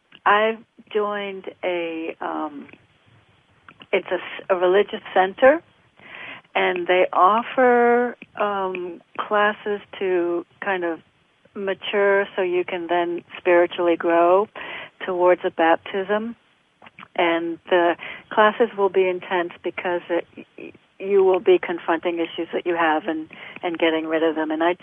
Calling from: Connecticut, United States; Hi, Donna. … from Connecticut.

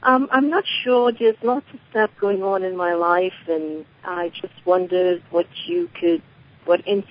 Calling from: Florida, United States

